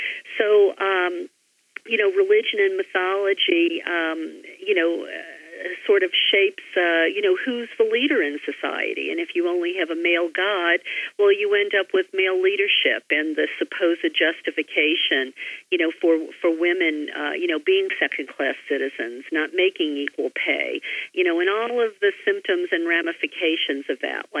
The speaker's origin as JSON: {"language": "English", "region": "the South", "country": "United States", "tie": "born or raised there", "said": "I know growing up in the Bible Belt, I never heard about it."}